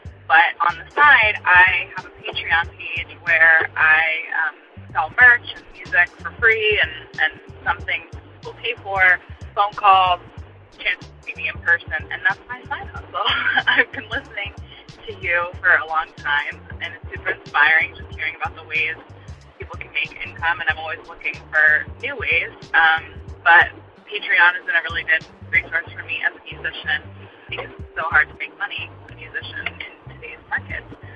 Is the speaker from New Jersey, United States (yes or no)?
yes; New Jersey, United States; I'm from Central New Jersey